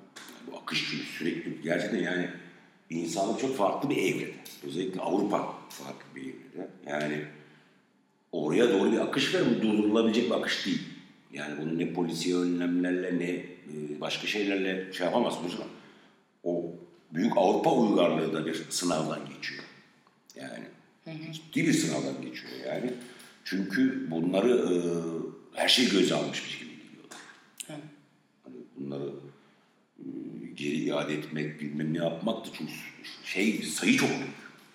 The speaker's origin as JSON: {"language": "Turkish", "town": "Islahiye", "region": "Gaziantep", "country": "Turkey", "tie": "born there", "said": "benim doğduğum ilçe İslahiye, bunu mesela Twitter'da gördüm. Türkiye'nin en büyük mülteci kamplarından birine sahip. Yani nüfus 50 binde şu an 150-200 bin."}